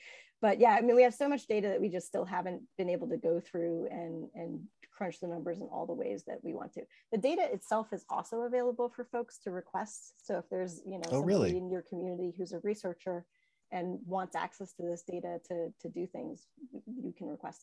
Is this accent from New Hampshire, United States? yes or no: yes; New Hampshire, United States; also born or lived in Massachusetts; I grew up in New Hampshire, and then I moved to Massachusetts for high school and college.